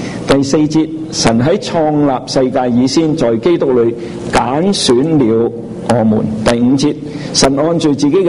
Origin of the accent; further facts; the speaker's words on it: China; 可以透过我哋中国人去思想。